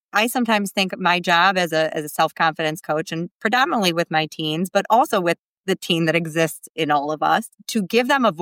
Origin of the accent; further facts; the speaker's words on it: United States; I literally said to this girl, hi … I am from America.